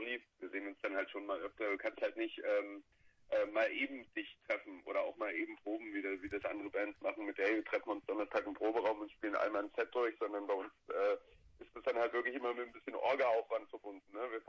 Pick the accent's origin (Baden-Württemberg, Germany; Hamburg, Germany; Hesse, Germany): Baden-Württemberg, Germany; Ursprünglich so aus dem Hohenloher Raum, das weiß immer keine so, näher Heilbronn. Da sind wir gemeinsam zur Schule gegangen